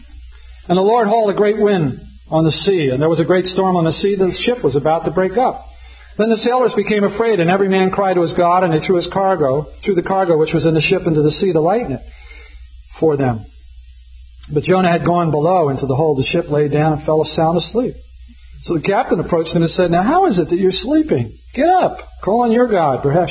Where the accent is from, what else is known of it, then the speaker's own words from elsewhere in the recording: Philadelphia, Pennsylvania, United States; Went to Philadelphia College of the Bible, got an apartment house that had the window overlooking the very street that I was raised on.